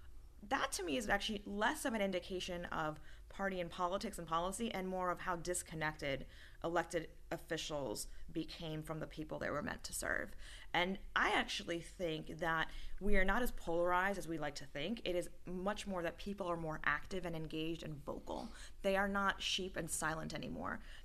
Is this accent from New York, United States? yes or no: yes; Staten Island, New York, United States; And my hometown, Staten Island, lost 50% of the first responders on the island because they went immediately to help in Manhattan.